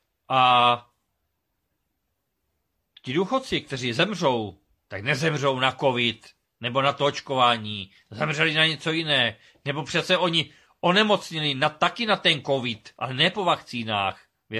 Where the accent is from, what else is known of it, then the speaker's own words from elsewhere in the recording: Moravia, Czechia; Já jsem hrdý Čechoslovák. Jsem hrdý na svoji hymnu, vlajku, znak. Jsem Moravák.